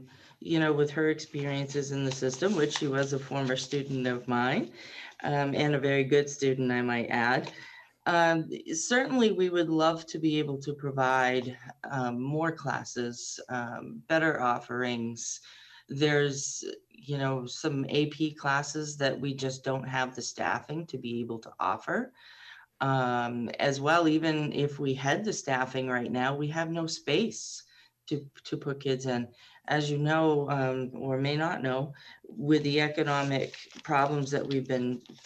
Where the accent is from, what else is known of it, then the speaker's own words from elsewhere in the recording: Dummer, New Hampshire, United States; I think back to my childhood. I was raised in Dummer, little town north of here.